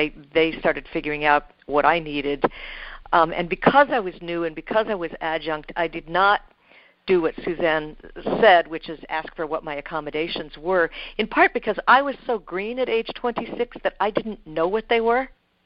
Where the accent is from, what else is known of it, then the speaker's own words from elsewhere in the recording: California, United States; also born or lived in Massachusetts; My initial experience was that I came back to California, my home state, after being in Massachusetts